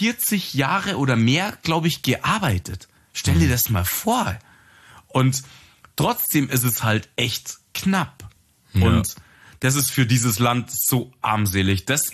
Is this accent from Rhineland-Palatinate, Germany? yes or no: no; Munich, Bavaria, Germany; Und jetzt sind wir sind ja Münchner